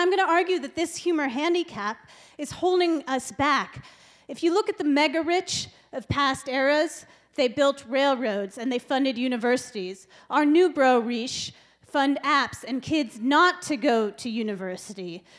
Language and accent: English; San Francisco, California, United States; now in Lopez Island, United States; I grew up in San Francisco. I now live on Lopez Island.